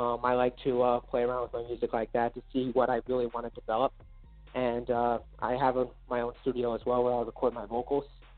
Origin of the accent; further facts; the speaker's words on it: Suffern, New York, United States; I come from Suffern, New York, actually.